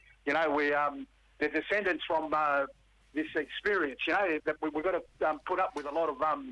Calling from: Western Australia, Australia; Yeah, I'm calling from Yungar Country. That's N-Y-U-N-G-A-R

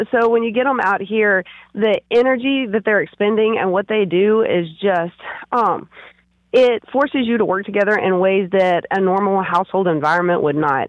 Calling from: Montrose, Iowa, United States; We are in Montrose, Iowa.

